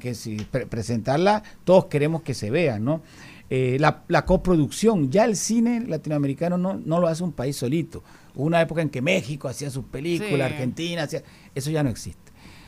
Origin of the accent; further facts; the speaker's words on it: Panama; como panameños tenemos el honor de firmarlo con República Dominicana